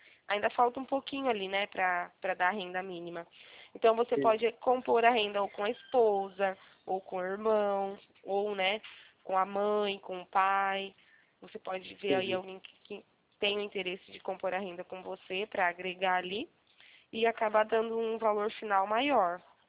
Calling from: Araras, São Paulo, Brazil; Eu fico no interior de São Paulo, aqui na cidade de Araras.

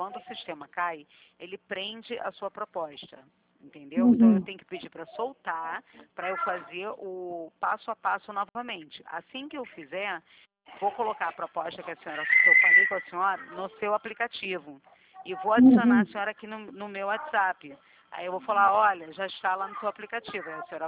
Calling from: Rio de Janeiro, Brazil; Rio de Janeiro, Rio de Janeiro.

